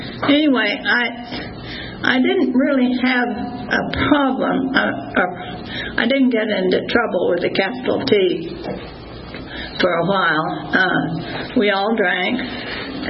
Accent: New Mexico, United States; also born or lived in Texas; I was born in Texas and grew up in New Mexico.

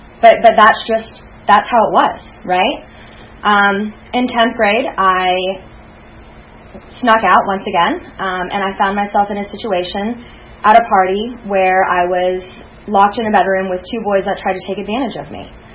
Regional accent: Virginia, United States; I grew up in Virginia, and as I was growing up, I lived with my father and my stepmother.

